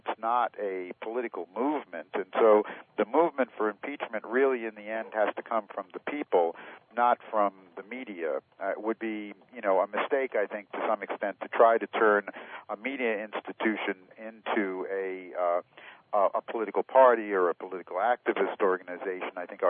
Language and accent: English; Vermont, United States; I'm happy to say that the delegation from my home state in Vermont has been in the leadership.